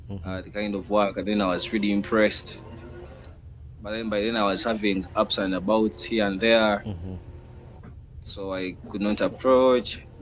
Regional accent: Busia, Eastern Region, Uganda; now in Mbale, Uganda; Born and raised in Busia.

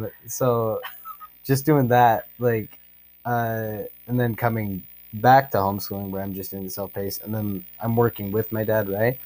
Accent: Utah, United States; a lot of my friends growing up in Utah, where everyone's a member of the Church of Jesus Christ of Latter-day Saints, you know.

